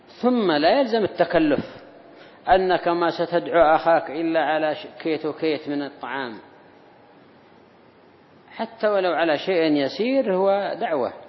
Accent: Yemen; وبالأخص عندنا في اليمن

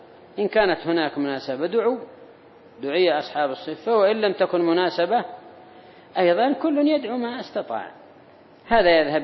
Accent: Yemen; وبالأخص عندنا في اليمن

